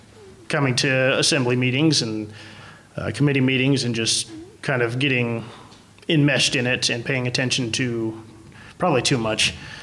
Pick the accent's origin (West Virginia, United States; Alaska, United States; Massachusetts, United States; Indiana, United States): Alaska, United States; Anchorage; moved away as an adult; now in Haines, United States; It was a pretty quick decision to just uproot stakes and move from my hometown of Anchorage and go to a new city.